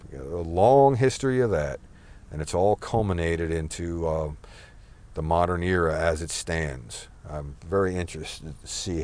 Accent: United States; I'm American, and, you know, like, when I dial everything back, Britain is still the fucking enemy to me, right?

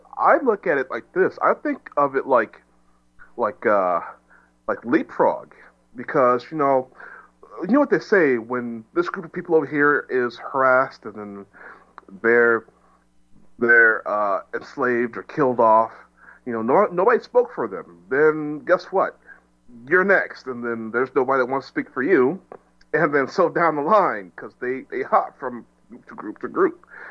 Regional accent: Texas, United States; I'm from Texas, so...

